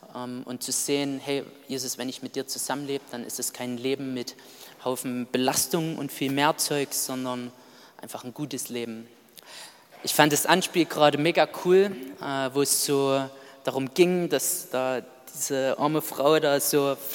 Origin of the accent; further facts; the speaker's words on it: Mildenau, Saxony, Germany; ich komme aus Mildenau, ist ein kleiner Dorf, kleiner Ort in der Nähe von Annaberg.